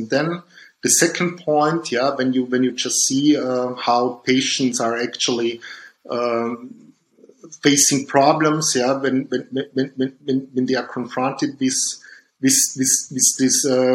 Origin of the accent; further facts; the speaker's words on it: Dornbirn, Vorarlberg, Austria; born there; English is a second language; I was born in Dombien, that's near the Lake of Constance in Vorarlberg in Austria. And then I studied in Vienna and did some law studies, went also to England to have some law studies.